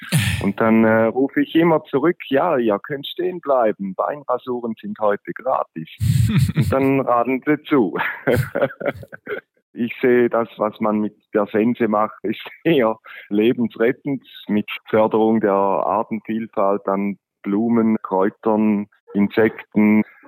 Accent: Switzerland; bei uns in der Schweiz ist es verbreitet in den Bergen

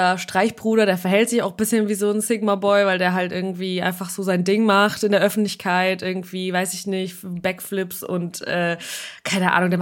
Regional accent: Russia; Weil wir kommen ja aus Russland und da ist dieses Image vielleicht auch nicht zu unbeliebt

